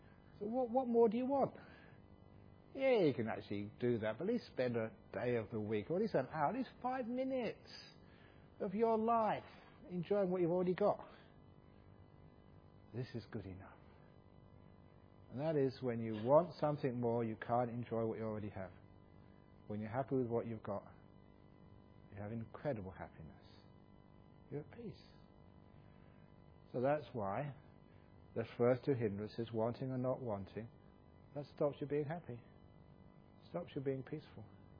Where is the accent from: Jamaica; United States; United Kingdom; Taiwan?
United Kingdom; England; born there; I was born in England, okay? Now, a nice, cool country. And I was now in the jungles of Thailand